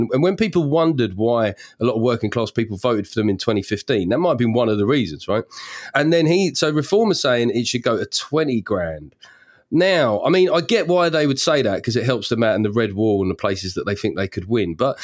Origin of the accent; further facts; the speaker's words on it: England, United Kingdom; we're British and that's ultimately what we want to do?